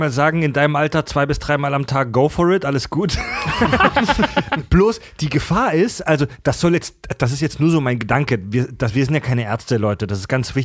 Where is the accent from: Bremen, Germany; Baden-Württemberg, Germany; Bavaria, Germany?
Baden-Württemberg, Germany; Pforzheim; In meiner Heimatstadt Pforzheim gibt es die Story auch